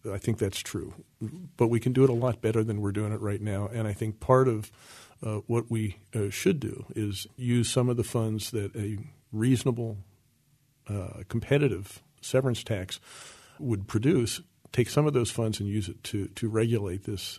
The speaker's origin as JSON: {"language": "English", "region": "Pennsylvania", "country": "United States", "tie": "born or raised there", "said": "Well, you know, I'm from York County, and in York County, the first day of deer season is a religious holiday. Actually, all the schools are closed. So I grew up in that environment"}